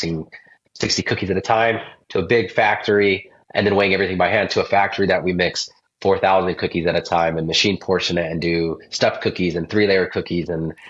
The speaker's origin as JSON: {"language": "English", "region": "Utah", "country": "United States", "tie": "born or raised there", "said": "I grew up in Utah."}